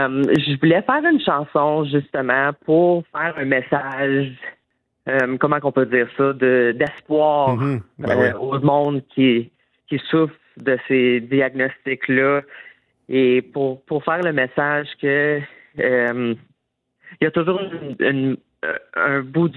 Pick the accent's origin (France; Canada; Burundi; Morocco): Canada; Rockland, Ontario; Moi, je viens d'origine de Rocklin. Et puis, maintenant, je suis à Wendover, mais j'ai passé mon enfance vraiment à Rocklin avec ma famille et tout.